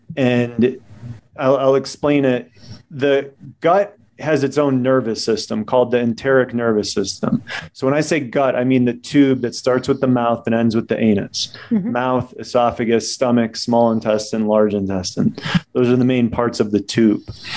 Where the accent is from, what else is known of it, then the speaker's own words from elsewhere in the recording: Chicago, Illinois, United States; now in Bozeman, United States; I'm from Chicago, but I moved to Bozeman last year, Montana. So I live in Montana now.